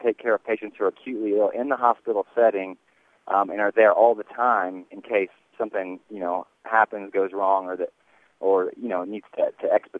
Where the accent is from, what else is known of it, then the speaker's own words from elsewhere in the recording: Farmington, Missouri, United States; so I'm from Farmington, Missouri, so I was born and raised in Farmington, and went to high school at Farmington High School